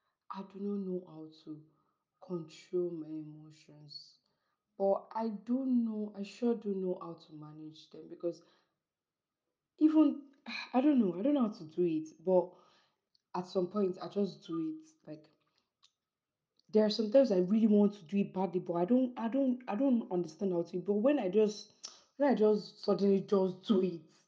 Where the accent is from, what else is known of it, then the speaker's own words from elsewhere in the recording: Nigeria; from, I'm from Nigeria, Dodori Olo.